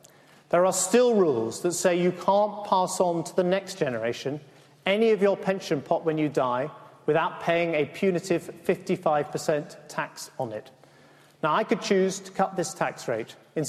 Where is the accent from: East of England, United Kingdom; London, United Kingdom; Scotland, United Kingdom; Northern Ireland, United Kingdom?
London, United Kingdom; I grew up in London